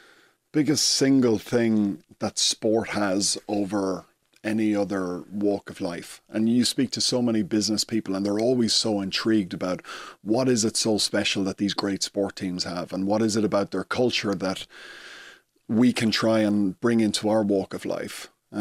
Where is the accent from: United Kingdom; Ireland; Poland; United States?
Ireland; County Louth; You know, I grew up in the Cooley Peninsula, and rugby wasn't that big there.